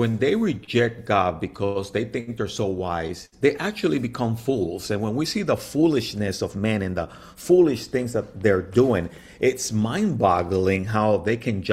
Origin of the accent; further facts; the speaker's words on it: Dominican Republic; now in United States; I immigrated here back in 1976 from the Dominican Republic.